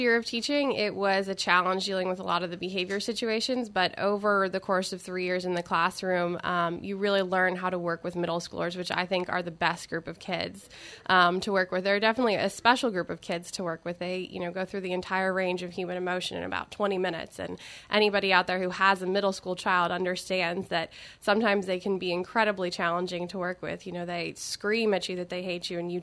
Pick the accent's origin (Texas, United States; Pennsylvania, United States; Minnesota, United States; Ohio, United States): Ohio, United States; Cincinnati; now in Baton Rouge, United States; Cincinnati, Ohio.